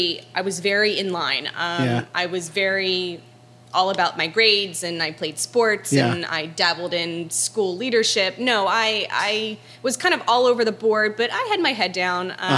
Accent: Maryland, United States; Born and raised outside of Baltimore.

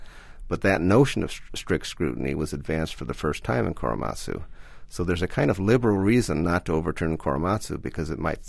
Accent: Toledo, Ohio, United States; sort of welcomed as a Japanese American, which growing up in Toledo, Ohio, is not an experience I ever had before.

